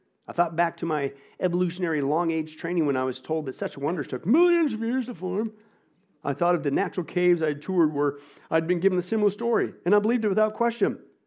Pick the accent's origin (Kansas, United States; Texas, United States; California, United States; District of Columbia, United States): Kansas, United States; Now, I grew up in Kansas, Nebraska in the 80s, man.